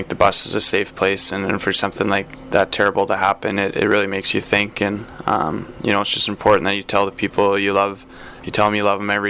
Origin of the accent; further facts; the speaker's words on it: St. Albert, Alberta, Canada; The city I grew up in St. Albert